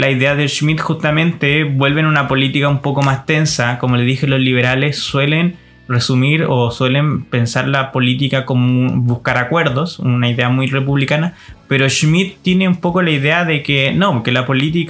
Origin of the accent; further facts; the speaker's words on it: Santiago, Santiago Metropolitan Region, Chile; para los que somos santiaguinos y todos los chilenos en general